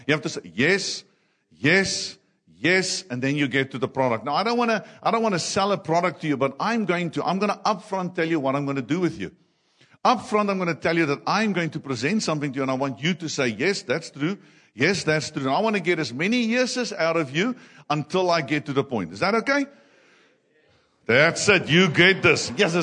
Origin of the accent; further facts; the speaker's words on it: South Africa; accent: Afrikaans; English is a second language; now in Lusaka, Zambia; forgetting the fact that I can barely speak English with not you noticing my Afrikaans accent.